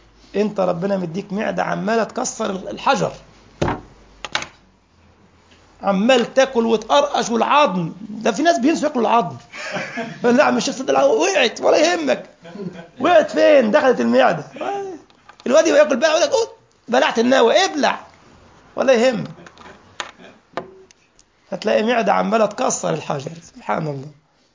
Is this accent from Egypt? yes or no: yes; Egypt; now in Germany; أذكر والله يا إخوة لما أول لما دخلنا التليفون الأرضي في البيت في مصر